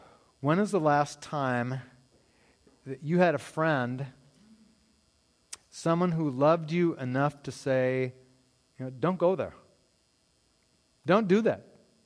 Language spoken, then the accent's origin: English; Montana, United States; He had the copy of the Montana magazine because he knew I was from Montana and I loved Montana magazine.